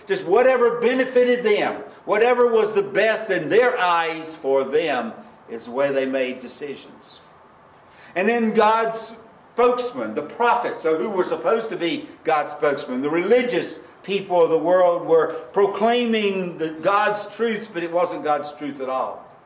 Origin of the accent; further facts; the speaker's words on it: York, South Carolina, United States; because it's not as prominent as York, South Carolina. That's my hometown.